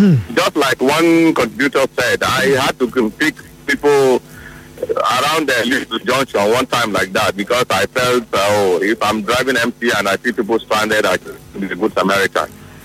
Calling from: Port Harcourt, Rivers, Nigeria; I'm calling from Port Harcourt.

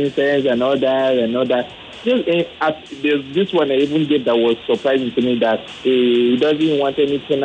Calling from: Agege, Lagos, Nigeria; I'm calling from Agege.

